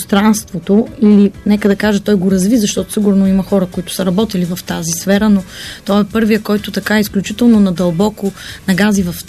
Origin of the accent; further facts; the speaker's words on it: Varna, Varna Province, Bulgaria; born there; защото аз съм родена във Варна